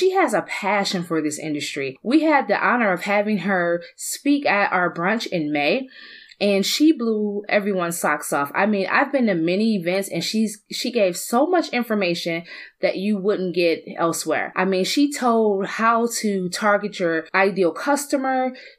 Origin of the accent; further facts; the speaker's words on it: Detroit, Michigan, United States; I remember growing up in Southwest Detroit